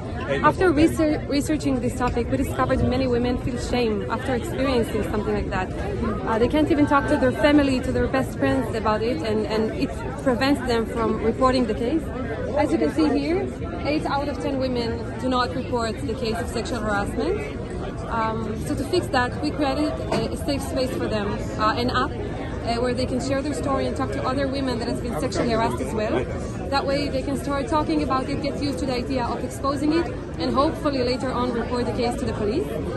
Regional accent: Haifa, Haifa District, Israel; I'm from Haifa.

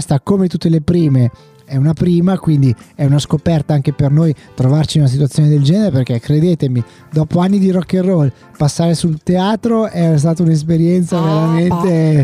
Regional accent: Carugate, Lombardy, Italy; io sono un forestiero, sì, qui a Gorgonzola, perché sapete sono di Carugate

